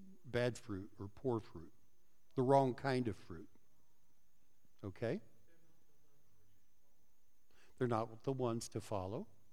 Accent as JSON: {"language": "English", "region": "Colorado", "country": "United States", "tie": "born or raised there", "said": "So I remember growing up in Colorado, we had a lot of orchards around there"}